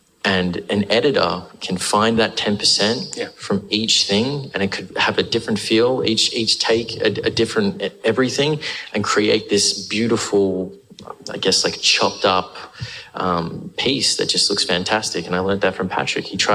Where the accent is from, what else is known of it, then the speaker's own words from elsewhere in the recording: Australia; accent: Australian; And on top of that, keep my Australian accent.